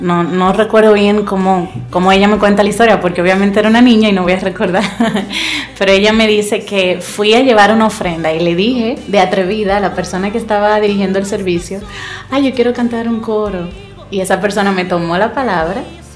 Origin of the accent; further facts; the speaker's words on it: La Romana, Dominican Republic; also born or lived in Hato Mayor del Rey; yo me crié en La Romana, nací en el pueblito de Hato Mayor del Rey. Es una historia bien, bien dinámica. Crecí en el centro de dos familias.